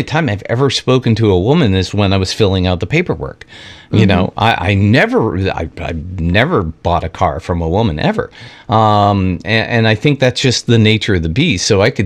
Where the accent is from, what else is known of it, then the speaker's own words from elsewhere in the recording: New York, United States; And I grew up in New York. We call them New York adjectives